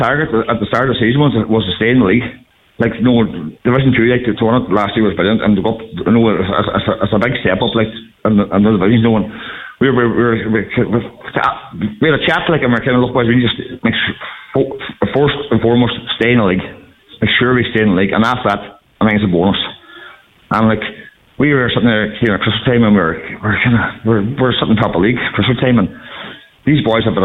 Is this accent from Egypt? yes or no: no; Letterkenny, Ulster, Ireland; I'm originally from Letterkenny